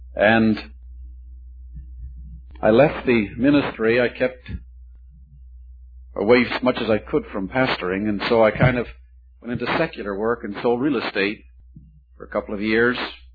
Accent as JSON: {"language": "English", "country": "Canada", "said": "I'm a Canadian, and went to Canada to pastor interdenominational church."}